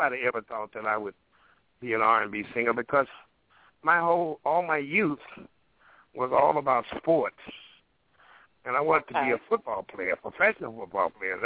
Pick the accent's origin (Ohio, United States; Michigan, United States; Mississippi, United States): Mississippi, United States; We come from Mississippi, but see, the difference in being when you're raised in a rural area like that, we were poor, but we really didn't know we were poor.